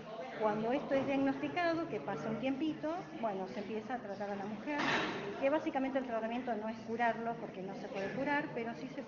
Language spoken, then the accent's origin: Spanish; Posadas, Misiones, Argentina; also born or lived in Buenos Aires; yo soy nativa de esta provincia. Después de formarme en la Universidad de Buenos Aires durante 15 años, decidí volver con mi familia a Posadas